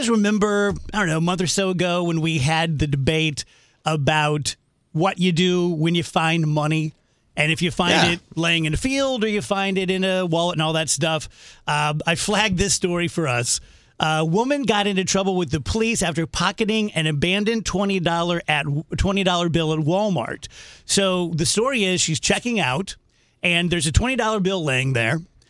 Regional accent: Scotland, United Kingdom; Because you guys have met me. I'm Scottish. I cry 3 times a week on the show.

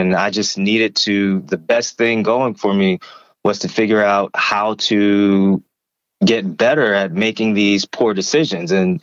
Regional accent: Ferguson, Missouri, United States; But I grew up in the Ferguson, Missouri area of St. Louis.

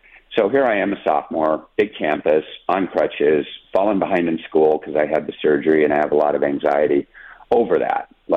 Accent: Phoenix, Arizona, United States; also born or lived in Tucson; I grew up here in Arizona. I was born in Tucson at TMC and really went to grade school and high school in Phoenix.

